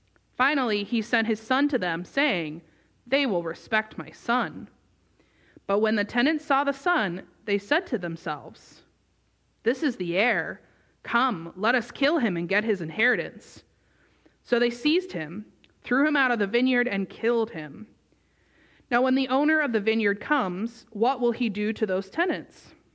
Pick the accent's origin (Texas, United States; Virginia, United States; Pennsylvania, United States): Pennsylvania, United States; I grew up in Pennsylvania, and so I got to spend some time at the summer camp that I worked